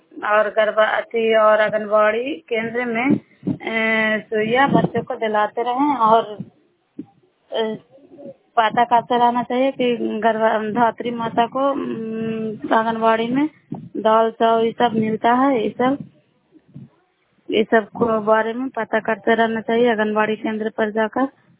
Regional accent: Bihar, India; नालंदा जिला करार ब्लॉक के निवासी हूँ।

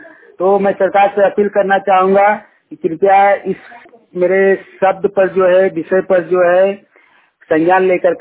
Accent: Kasmar, Jharkhand, India; ग्राम कसमार चट्टी, पंचायत कसमार, जिला बोकारो, राज्य झारखंड का निवासी हूँ। मैं इस समय अपने गांव कसमार चट्टी से बोल रहा हूँ।

